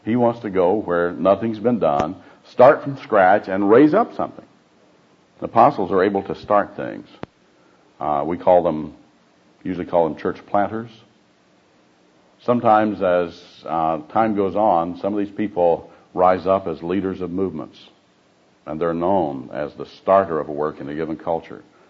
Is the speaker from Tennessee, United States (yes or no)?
yes; Tennessee, United States; Or where I grew up in Tennessee, God made Tennessee.